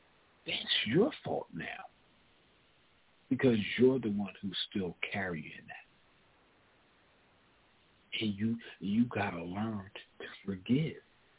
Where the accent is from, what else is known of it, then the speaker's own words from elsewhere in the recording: Philadelphia, Pennsylvania, United States; I already told y'all I was born and raised in Philly.